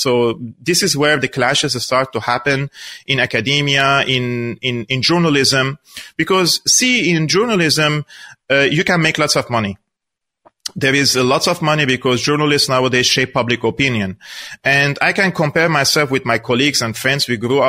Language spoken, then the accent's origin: English; Aleppo, Aleppo Governorate, Syria; also born or lived in Damascus, Syria; Now, I was born in Aleppo. I studied in Aleppo, my elementary, secondary school. And then I pursued my higher education in university in Damascus.